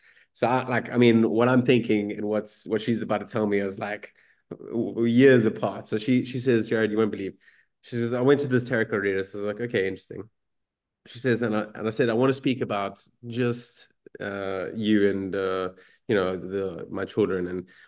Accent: South Africa; moved away as an adult; I'm originally South African. So like I'd traveled halfway across the world.

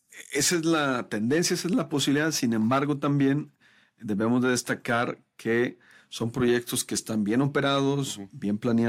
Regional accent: La Vega, Jalisco, Mexico; Saludos a mi pueblo, La Vega, Jalisco.

